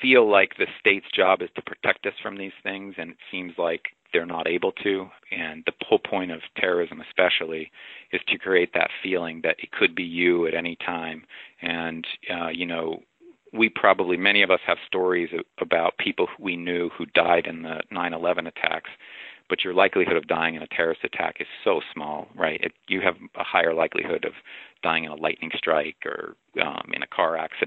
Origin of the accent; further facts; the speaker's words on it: the South, United States; I mean, I remember, I grew up in the South